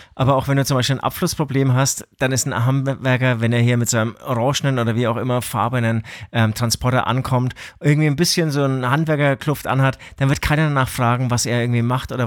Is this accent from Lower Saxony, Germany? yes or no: no; Bavaria, Germany; Gaswasser Scheiße heißt es ja bei uns in Franken